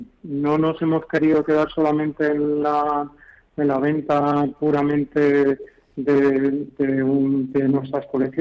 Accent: Basque Country, Spain; now in Madrid, Spain; yo que nací en el campo, nací en Álava, en una granja, y desde que más en el campo, desde que, como digo yo muchas veces, no soy de pueblo, yo soy de granja, desde más de campo. Pues después de vivir muchos años en Madrid, que llevo ya 35 años

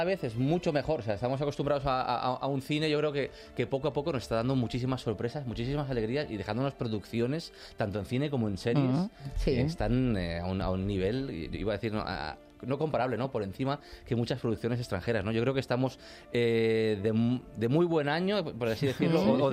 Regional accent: Valencian Community, Spain; Sí, yo soy valenciano

